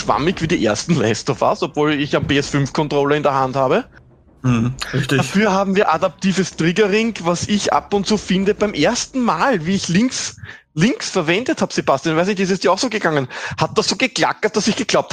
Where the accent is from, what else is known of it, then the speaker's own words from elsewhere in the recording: Austria; bei uns in Österreich natürlich PG 18